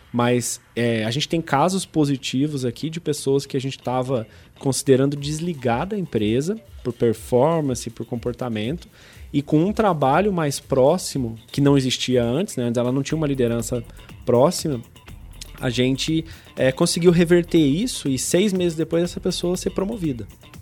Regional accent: São Lourenço, Minas Gerais, Brazil; Eu sou do interior de Minas Gerais, de uma cidade de São Lourenço, cidade das águas minerais de São Lourenço. Tomem água de São Lourenço, é muito pouco. E a minha cidade é uma cidade pequena, de 40 mil habitantes.

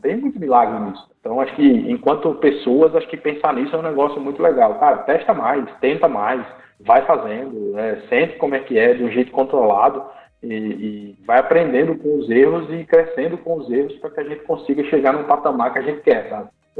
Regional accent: Northeast Region, Brazil; É, eu sou do Nordeste, né?

